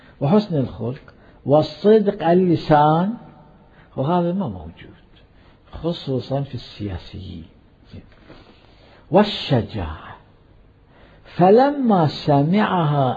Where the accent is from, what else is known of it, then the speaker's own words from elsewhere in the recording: Iran; وإذا اتراجع الأحداث في زمن ذلك الخطاب فتشوف إيش قد كان عندنا في إيران سجناء سياسي